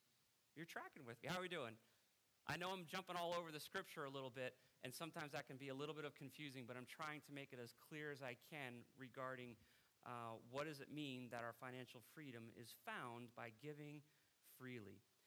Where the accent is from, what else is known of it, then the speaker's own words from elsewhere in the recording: Preston, Connecticut, United States; I'm 17 years old. I'm from Preston, Connecticut. I have no money.